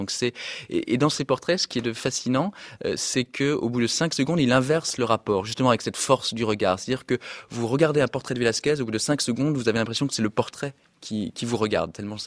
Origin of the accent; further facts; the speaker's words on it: Grand Est, France; Alors, je suis alsacien, donc l'Allemagne était une proximité immédiate.